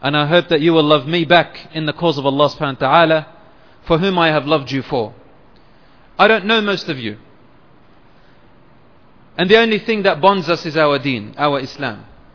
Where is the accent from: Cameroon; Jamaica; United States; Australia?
Australia; Brother, it's not the fact that we are from Australia.